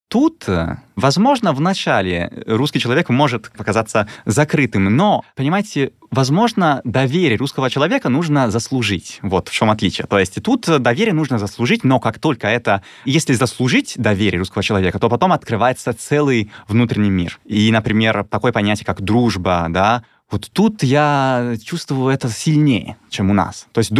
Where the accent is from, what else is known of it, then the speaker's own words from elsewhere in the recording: Venice, Veneto, Italy; Russian is a second language; я из Венеции, мои друзья, ну, все вокруг удобно, красиво, каналы.